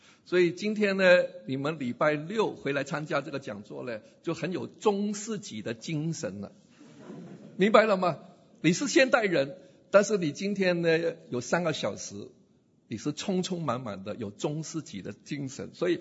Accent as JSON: {"language": "Chinese", "region": "Guangdong", "country": "China", "said": "我们广东人说好嘎塞啦，很厉害啦。"}